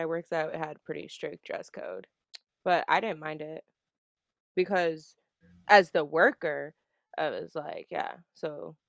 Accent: New Jersey, United States; I'm from Jersey.

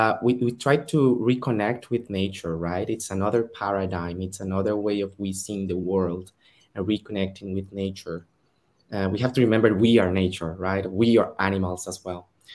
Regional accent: Bogotá, Colombia; moved away as an adult; now in Barcelona, Spain; as you said, I'm originally from Colombia, from Bogota, big city. So I came to Europe almost 3 years ago for the, you know, studying purposes.

